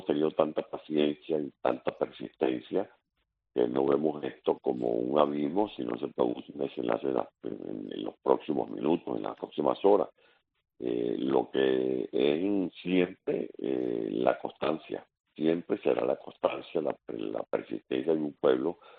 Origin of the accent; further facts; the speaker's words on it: Venezuela; se contabilizan en mi país. Esperamos que la tropa, la soldadesca, reaccione, no para dar un golpe, sino para evitar que una élite corrompida siga alcahueteando o amparando una narcotiranía en Venezuela